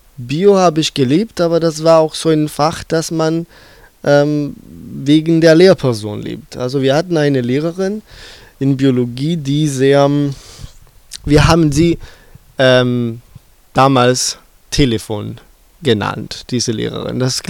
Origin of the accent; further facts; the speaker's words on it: Southern Italy, Italy; dass ich meine Schule in Italien gemacht habe. Ich bin ursprünglich auch Italiener.